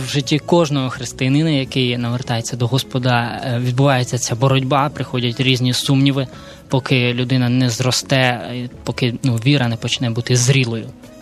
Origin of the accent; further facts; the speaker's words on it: Kyiv, Ukraine; born there; Я народився в Києві в сім'ї не християнській